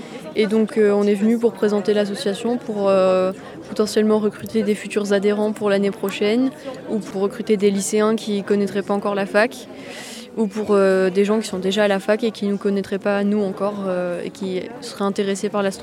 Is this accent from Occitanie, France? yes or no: yes; Occitanie, France; now in Toulouse, France; Non, moi je suis plutôt du Lot, donc je suis venue à Toulouse pour mes études et voilà.